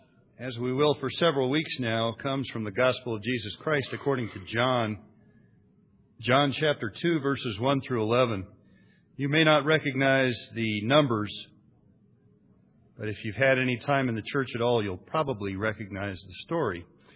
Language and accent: English; Upper Arlington, Ohio, United States; When I was a kid, growing up in Jones Junior High School in Upper Arlington, Ohio